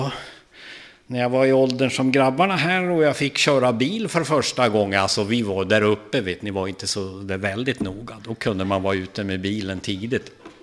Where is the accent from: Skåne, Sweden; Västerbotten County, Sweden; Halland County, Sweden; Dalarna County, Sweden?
Västerbotten County, Sweden; Vilhelmina; born there; Jag är född i Vilhelmina i en liten by som heter Storsele. Dit min mamma kom som evangelist på 30-talet, slutet där, eller i mitten på 30-talet.